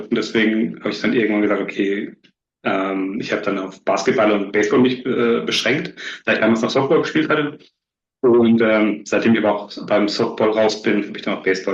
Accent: Rhineland-Palatinate, Germany; Also ich bin damals in der Nähe von Kaiserslautern aufgewachsen.

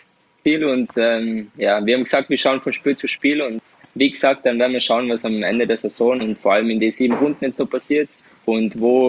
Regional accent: Tyrol, Austria; bei uns in Tirol sagt man, jetzt kommt dann der Langs.

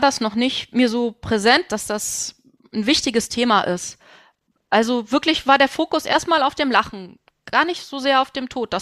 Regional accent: Rhineland, Germany; born there; Ich bin gebürtige Rheinländerin und wohne mit meinem Liebsten zusammen auf Schloss Venauen hier in Rösrath-Hoffnungstal, also im Rheinland, 20 Kilometer östlich von Köln.

